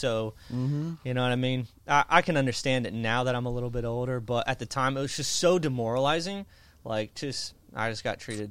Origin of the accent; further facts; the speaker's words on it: Indiana, United States; I grew up in Indiana and I was not poor, you know, but I got like a ton of financial aid.